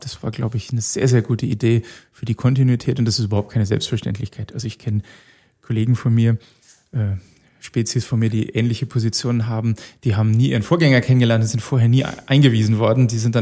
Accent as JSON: {"language": "German", "region": "Bavaria", "country": "Germany", "said": "Und auch bei uns daheim in Bayern oder auch in Deutschland gibt es gar nicht so viel eigenständige Kinderspitäler"}